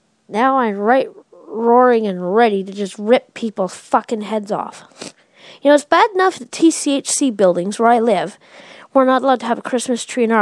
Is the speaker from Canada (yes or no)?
yes; Canada; I'm Canadian. Thank you. I believe in God.